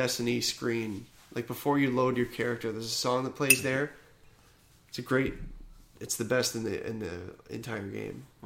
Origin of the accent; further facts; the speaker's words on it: Canada; Like, because we're all Canadian citizens.